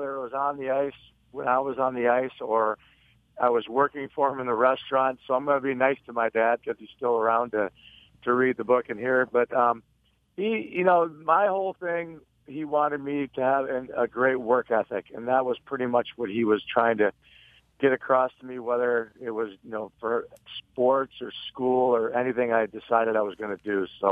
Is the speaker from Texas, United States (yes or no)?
no; Chicago, Illinois, United States; it was in a park out about two blocks away from my house, a city called Evergreen Park, just on the border of Chicago in the suburbs.